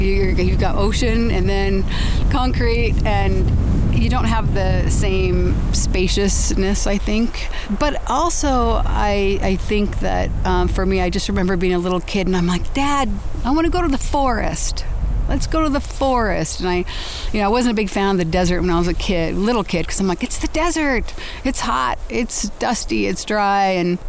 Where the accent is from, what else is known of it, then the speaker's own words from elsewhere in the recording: Redondo Beach, California, United States; So I was born and raised in the South Bay area, in mainly the city of Redondo Beach is where I grew up. But I grew up at the beach, which was actually a kind of a nice little town